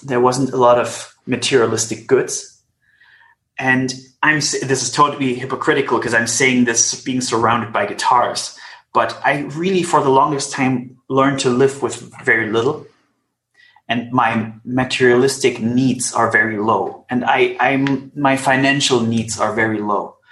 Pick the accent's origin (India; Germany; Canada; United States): Germany; I grew up in East Germany.